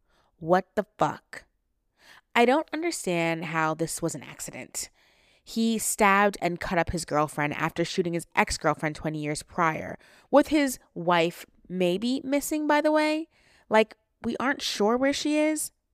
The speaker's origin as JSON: {"language": "English", "region": "New Jersey", "country": "United States", "said": "I'm from New Jersey, and I had a boyfriend who lived in Teaneck."}